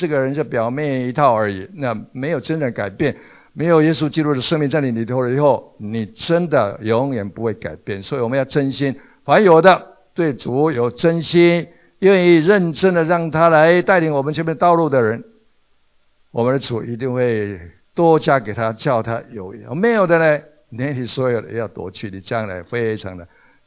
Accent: Taiwan; now in United States; 为什么我从年幼的时候就蒙神的拣选，后来就到美国来受操练之后受他的差遣

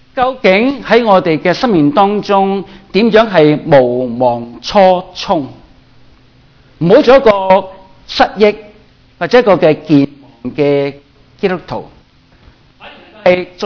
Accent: Guangdong, China; 我们广东人的说话叫做老油条，是吧？

